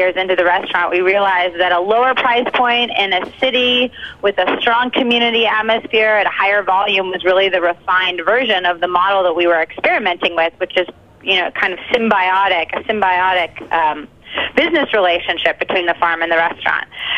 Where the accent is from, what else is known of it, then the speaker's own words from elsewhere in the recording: San Francisco, California, United States; I'm from San Francisco